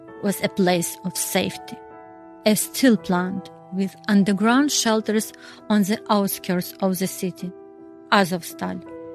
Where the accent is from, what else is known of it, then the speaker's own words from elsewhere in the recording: Ukraine; I watched in disbelief as Russian soldiers came over the border into my home country in tanks and armed vehicles.